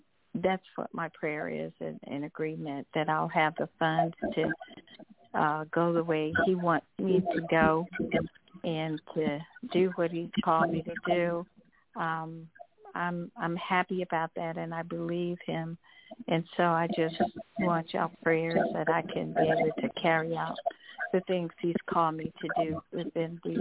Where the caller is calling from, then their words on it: Atlanta, Georgia, United States; I'm calling from Atlanta.